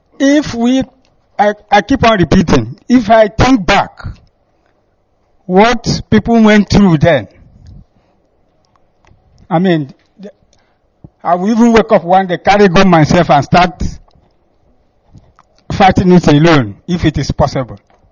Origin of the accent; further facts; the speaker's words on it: Udo, Imo, Nigeria; from Udo in Ezinihitembise, in the defunct state, Biafra.